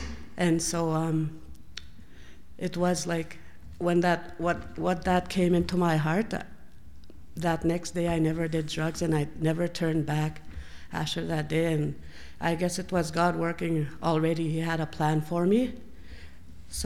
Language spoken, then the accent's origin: English; Gift Lake, Alberta, Canada; I'm from Gift Lake. It's a Métis community, and it's about 1,000 people there.